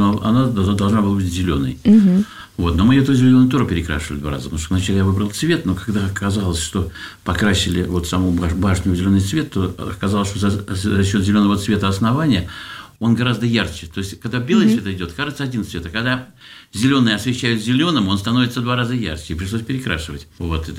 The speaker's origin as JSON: {"language": "Russian", "town": "Peterhof", "region": "Saint Petersburg", "country": "Russia", "tie": "born or raised there", "said": "в Петергофе, там вот в этой церкви, самый красивый, как пряник, вот там был склад картошки."}